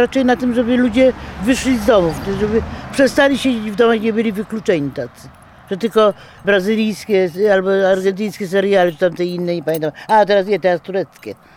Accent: Lublin, Lublin Voivodeship, Poland; ja jestem ze Starówki Lubelskiej, czyli tak tylko bruk, domy. Dom na wsi to było moje marzenie. A nigdy nie miałam żadnej rodziny na wsi, nigdy nie byłam nawet na wsi.

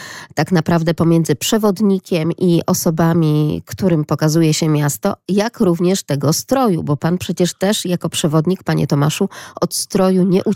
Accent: Lublin, Lublin Voivodeship, Poland; nie jestem turystką, nie jestem skądś, jestem z Lublina

